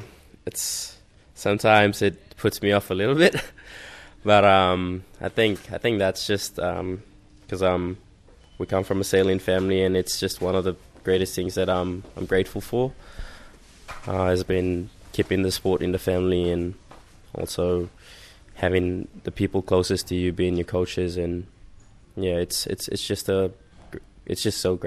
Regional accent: Papua New Guinea; I am from Papua New Guinea.

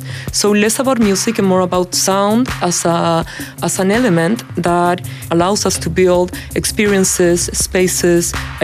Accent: Chile; now in Boston, United States; I'm an artist from Chile, and now I'm based in Boston while I'm doing a PhD in media arts and sciences.

